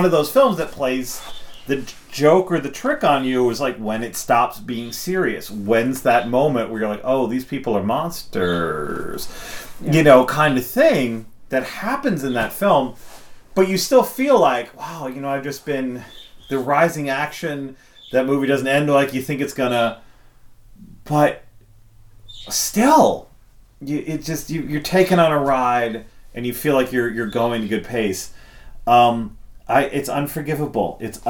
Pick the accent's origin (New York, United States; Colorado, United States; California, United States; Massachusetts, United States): New York, United States; being a kid growing up outside of New York City in the 1980s, that was New York is where you go to get killed.